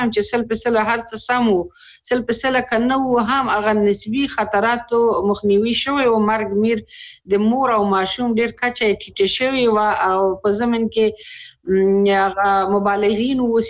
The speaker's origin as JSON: {"language": "Pashto", "region": "Kapisa", "country": "Afghanistan", "said": "زه د کاپیسا ولایت یم چې زمونږ ولسوالي علسای نومیږي چې ډېر غرنیزه ولسوالي ده"}